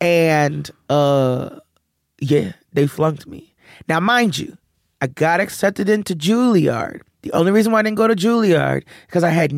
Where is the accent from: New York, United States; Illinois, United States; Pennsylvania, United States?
Pennsylvania, United States; Philadelphia; So I'm like, listen, I'm from Philadelphia. I want to make sure, you know, when my people come and see it, they're going to understand.